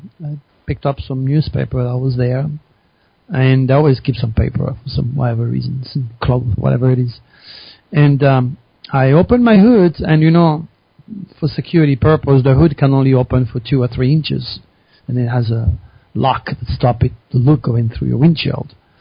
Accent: France; English is a second language; now in United States; And then he goes, where are you from? Because you recognize my accent. And I said, well, I'm from France.

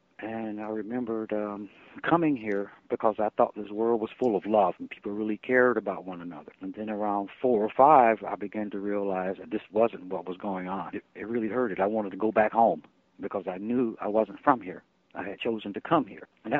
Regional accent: Akron, Ohio, United States; born there; I was born in Akron, and from my earliest memory, my parents.

